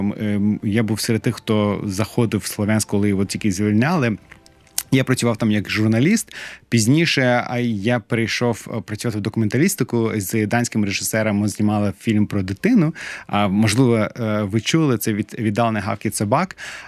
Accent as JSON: {"language": "Ukrainian", "country": "Azerbaijan", "also_born_or_lived": "Donetsk", "moved": "yes", "said": "Я прожив в Донецьку 14 років, я сам з Азербайджану, і моя родина переїхала в 93-му чи 94-му році в Донецьк."}